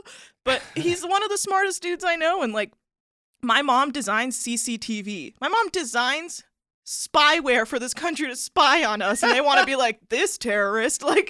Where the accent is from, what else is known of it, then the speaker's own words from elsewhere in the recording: United States; I'm first generation. I was born and raised in America, luckily.